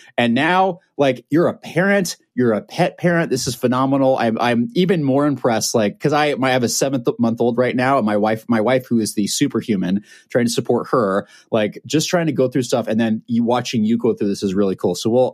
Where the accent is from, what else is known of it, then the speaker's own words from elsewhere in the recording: Portland, Oregon, United States; I'm just geeking out having you here because I grew up in Portland